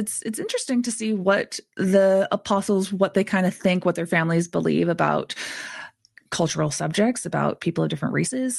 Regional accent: Provo, Utah, United States; And being Mormon and growing up in Provo, Utah, I was not surrounded personally by a lot of people of different faiths

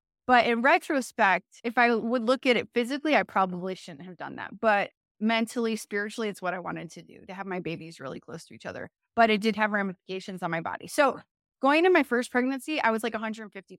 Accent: Chicago, Illinois, United States; Born and raised in Chicago, Illinois

